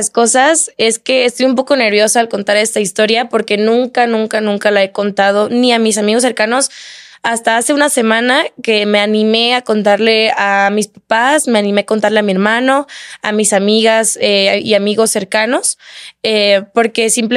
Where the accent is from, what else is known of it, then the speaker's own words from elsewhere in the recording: Veracruz, Mexico; accent: jarocho; now in Monterrey, Mexico; Soy de Veracruz, vivo en Monterrey. Me la paso en Ciudad de México y no sé si mudarme ahorita a Ciudad de México.